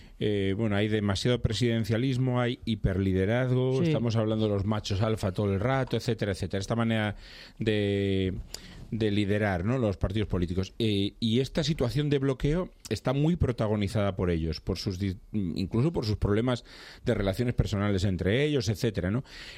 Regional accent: Galicia, Spain; porque yo que soy gallego es muy complicada de interpretar

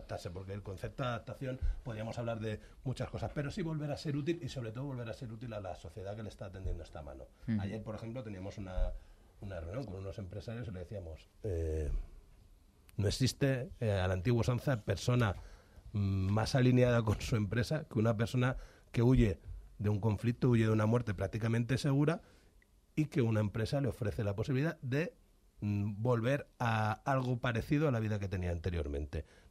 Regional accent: Alicante, Valencian Community, Spain; Esos son los jubilados ingleses, que soy de Alicante, y doy fe que sí que es diferente.

